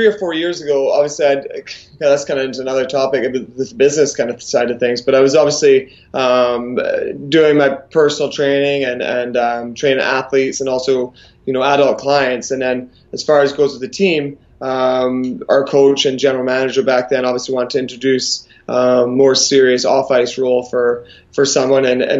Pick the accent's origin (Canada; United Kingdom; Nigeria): United Kingdom; Scotland; I grew up in Scotland, going back into the early 90s, played hockey over there growing up.